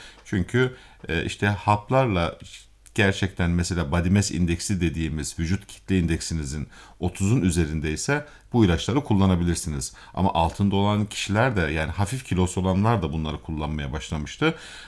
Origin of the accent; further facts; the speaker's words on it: Mediterranean Region, Turkey; Memleketimiz Akdeniz ve gerçekten balıktır, yeşilliktir, hafif kırmızı ettir, tam tahıllardır.